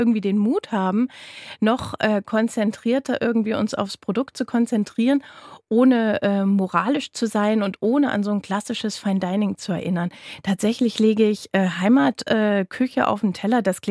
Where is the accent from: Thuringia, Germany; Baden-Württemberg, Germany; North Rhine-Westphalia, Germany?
Thuringia, Germany; Straußfurt; Ich komme aus Straußfurt, ist in der Nähe quasi von so einem großen Staubecken. Da fließt die Unstrut durch und das war immer so meine kleine heile Welt